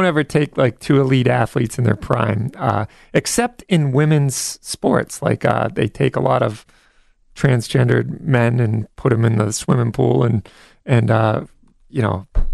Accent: United States; it is a violation of the Constitution and everything that we hold dear here in the rule of law as Americans.

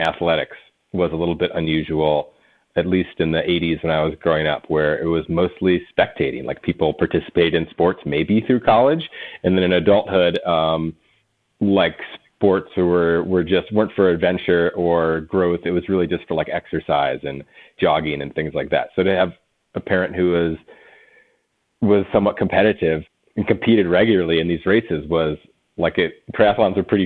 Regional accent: Cincinnati, Ohio, United States; I grew up in Cincinnati, Ohio, which is not a very outdoorsy place.

